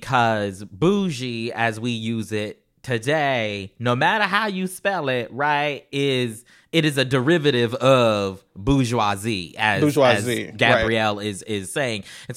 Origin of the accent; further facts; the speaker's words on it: Charleston, United States; because we were her kids, and so therefore we grew up outside of Charleston as well, we also were called bougie in the family as well.